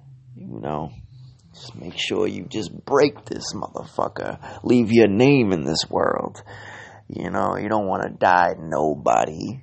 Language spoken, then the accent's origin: English; Lynn, Massachusetts, United States; straight out of Lynn.